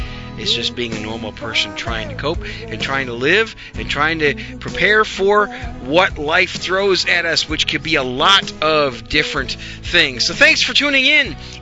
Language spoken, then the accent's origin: English; Wisconsin, United States; And you know, I'm from Wisconsin, and so during some of the cold winter days up there, during some of those dark days of winter, there's not a whole lot to do.